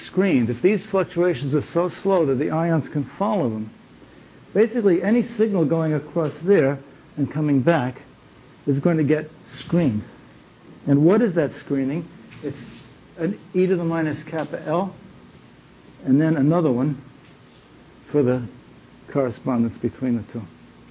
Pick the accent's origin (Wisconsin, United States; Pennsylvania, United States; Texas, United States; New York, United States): New York, United States; I'm from New York, you don't have to be polite.